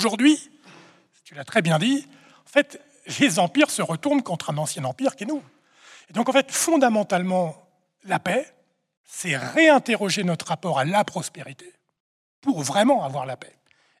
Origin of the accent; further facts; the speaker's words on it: France; Mais en plus, nous, on est français, on se rappelle de la ligne Maginot.